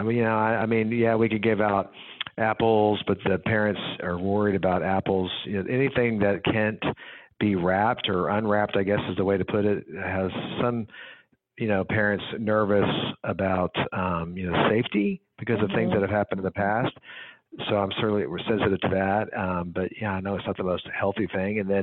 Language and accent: English; Houston, Texas, United States; I have memories of back in the old days growing up in Houston